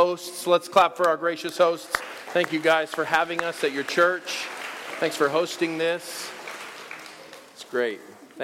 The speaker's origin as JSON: {"language": "English", "region": "California", "country": "United States", "said": "Give me help. I'm from California. I don't know what I'm doing."}